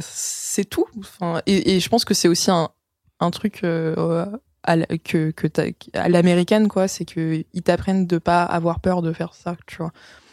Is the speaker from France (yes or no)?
yes; France; j'ai grandi en France, moi j'adore la France